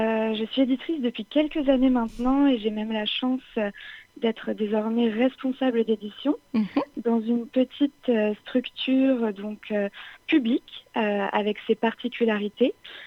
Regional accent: Nîmes, Occitanie, France; now in Paris, France; Je suis originaire de Nîmes. J'ai eu la chance de faire des études dans mon lycée d'origine, au lycée Alphonse Daudet.

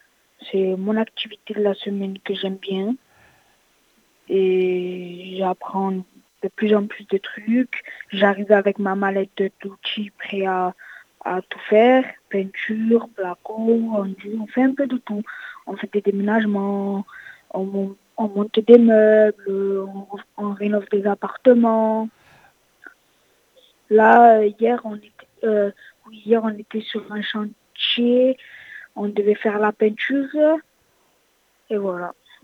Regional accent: Frontignan, Occitanie, France; Je viens de Frontignan et voilà.

